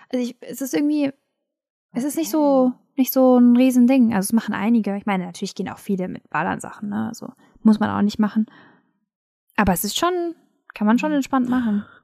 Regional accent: East Germany, Germany; ich bin ja im Osten geboren. auch aufgewachsen im Osten. Und bei uns ist es relativ normal und auch sehr typisch, dass Menschen nackt baden gehen im See.

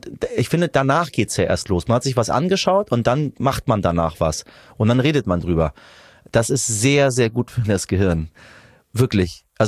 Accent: Tehran, Tehran Province, Iran; now in Hamburg, Germany; aber ich bin ja gar nicht Hamburger. Ich bin ja Iraner.

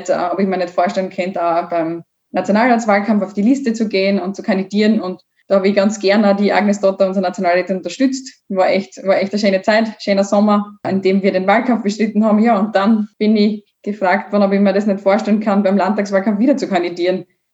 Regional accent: Bad Radkersburg, Styria, Austria; Ich komme ja aus Bad Radkersburg, wir haben einen großen Bereich rund um die Gesundheit, um die Kur- und die Reha-Betriebe.

